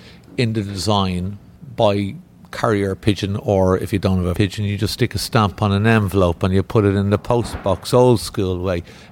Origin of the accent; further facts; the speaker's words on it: Ireland; accent: Irish; My Irish accent in mind, how do you spell your, did you say Bickerdike?